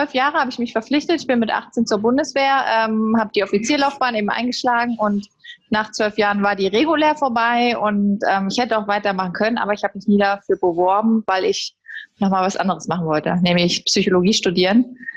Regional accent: Berlin, Germany; now in Essen, Germany; Ich lebe und arbeite mittlerweile in Essen. Ich bin eigentlich Berlinerin.

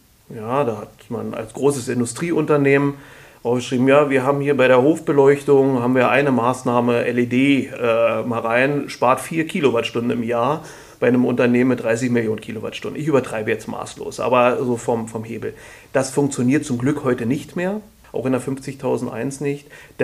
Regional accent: Berlin, Germany; musste ich selber mal als Berliner googeln

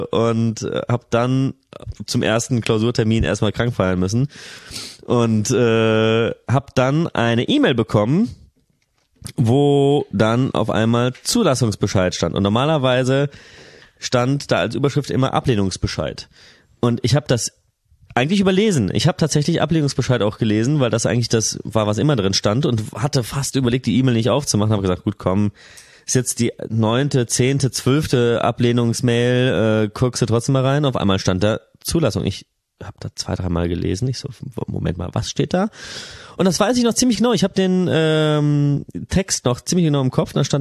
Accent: North Rhine-Westphalia, Germany; wir sind rheinische Jungs, wir kommen so aus der Kölner, Bonner Region, sind größere Städte gewohnt

